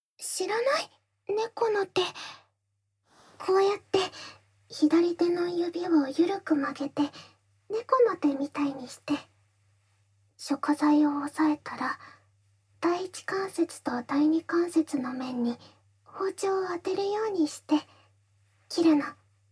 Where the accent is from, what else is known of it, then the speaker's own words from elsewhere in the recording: Iceland; 私の故郷アイスランドのパンケーキのこと。うん、私はアイスランド出身なの。